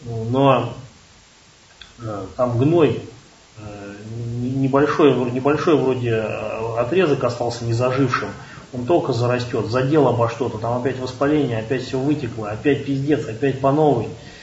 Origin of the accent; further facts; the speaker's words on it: Ryazan, Ryazan Oblast, Russia; Я вот из Рязани.